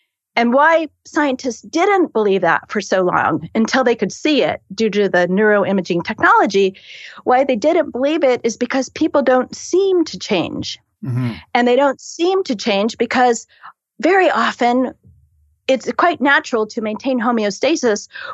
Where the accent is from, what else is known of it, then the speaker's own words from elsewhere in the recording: Indiana, United States; Oh, I grew up in Indiana